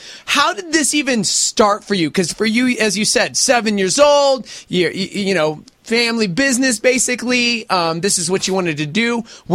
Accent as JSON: {"language": "English", "town": "Brooklyn", "region": "New York", "country": "United States", "lives_now": "Detroit, United States", "said": "In Detroit, but I'm from Brooklyn."}